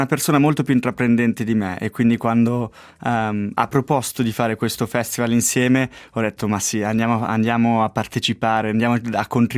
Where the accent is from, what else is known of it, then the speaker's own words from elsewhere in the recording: Lugano, Ticino, Switzerland; Io sono comunque cresciuto a Lugano, che è una città